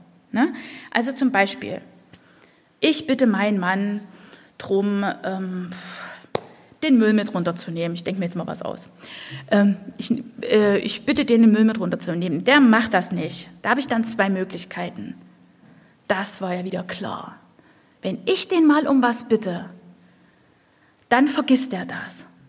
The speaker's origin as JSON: {"language": "German", "town": "Chemnitz", "region": "Saxony", "country": "Germany", "tie": "born or raised there", "said": "ich bin ja hier aufgewachsen in Chemnitz"}